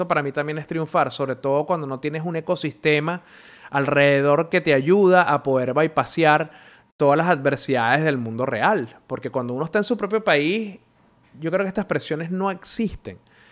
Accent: Venezuela; yo creciendo en Venezuela nunca me sentí realmente parte de la idiosincrasia del país.

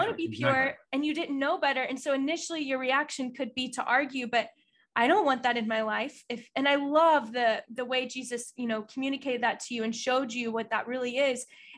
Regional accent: Texas, United States; I'm Texan.

